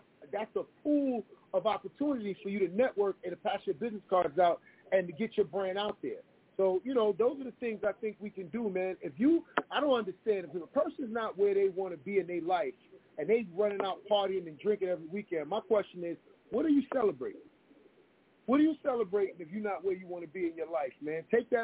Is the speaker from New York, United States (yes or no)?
yes; Bronx, New York, United States; If you articulate and growing up in the Bronx, oh, you talking like a white person.